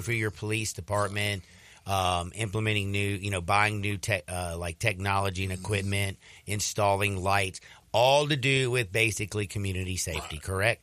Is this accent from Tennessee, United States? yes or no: yes; Memphis, Tennessee, United States; I don't know if you know I'm from Memphis.